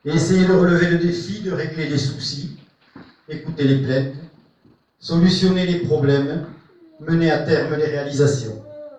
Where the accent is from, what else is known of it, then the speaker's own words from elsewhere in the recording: Brassac, France; mon retour professionnel dans mon village natal